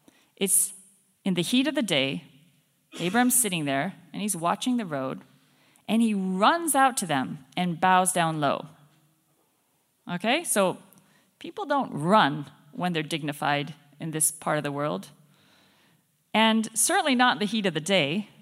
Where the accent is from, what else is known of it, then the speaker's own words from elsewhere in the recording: Mbili, Western Bahr el Ghazal, South Sudan; So when I went back many years ago to Mapel, South Sudan, that's where I grew up. Well, not in Mapel, I grew up in Mbili, but Mapel is nearby.